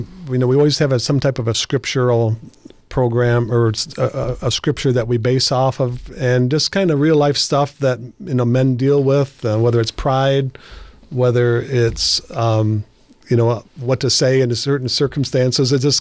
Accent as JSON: {"language": "English", "town": "Jackson", "region": "Michigan", "country": "United States", "tie": "born or raised there", "said": "But I grew up in Michigan. I'm a Jackson, Michigan product."}